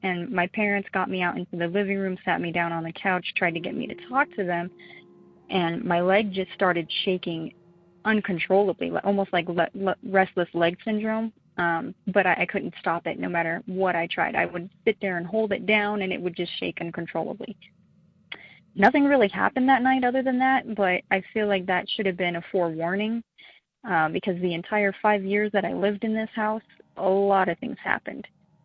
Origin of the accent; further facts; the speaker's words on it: Colorado, United States; also born or lived in New Mexico; I'm from Colorado.